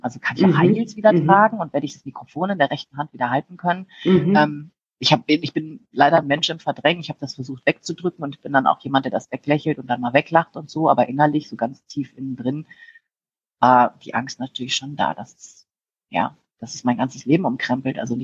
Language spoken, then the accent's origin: German; Rhineland, Germany; ich bin sehr offen und ich komme aus dem Rheinland und bin auch sehr flapsig